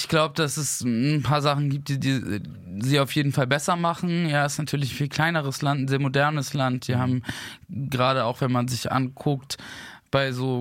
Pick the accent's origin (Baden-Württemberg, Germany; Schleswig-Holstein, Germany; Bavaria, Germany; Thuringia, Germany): Schleswig-Holstein, Germany; Flensburg; Also ich meine, ich bin in der Stadt aufgewachsen. Ich habe dort Handball gespielt, bin da zur Schule gegangen.